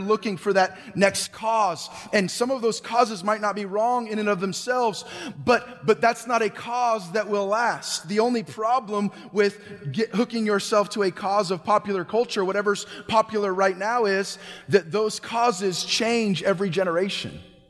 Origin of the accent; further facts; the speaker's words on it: California, United States; For those that don't know, I'm from Northern California